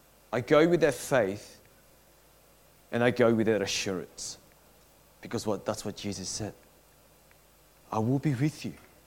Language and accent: English; Belmore, New South Wales, Australia; Whereas for me, I grew up in Belmore. I lived in Belmore since 1988 until like 3 years ago.